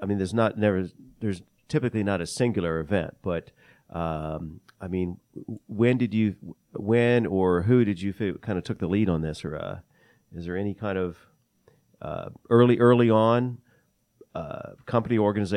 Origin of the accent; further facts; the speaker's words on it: Miami, Florida, United States; born there; also born or lived in Virginia Beach; I was born in Miami, lived in Virginia Beach, and now I'm here. That's pretty much my whole story.